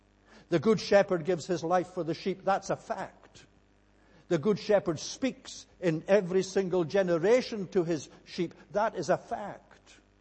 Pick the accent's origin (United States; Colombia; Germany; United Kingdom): United Kingdom; Scotland; now in Australia; I'm a Scot by birth and upbringing and habit and culture and character and by accent. But I'm an Australian by adoption.